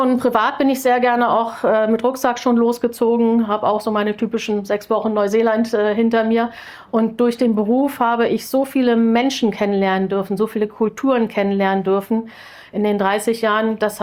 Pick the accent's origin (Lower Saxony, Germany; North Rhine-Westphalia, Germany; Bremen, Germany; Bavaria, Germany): Lower Saxony, Germany; Aber groß geworden bin ich in Niedersachsen, wie man vielleicht hört. Ich bin relativ dialektfrei.